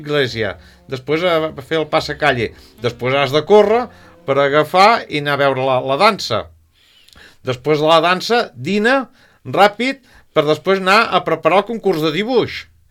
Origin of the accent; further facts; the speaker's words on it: La Garriga, Catalonia, Spain; born there; Els meus pares eren del Figaró i jo tenia que anar a néixer a Granollers. I com no hi van ser temps, per això vaig néixer a la Garriga. Però no és que jo visqués a la Garriga.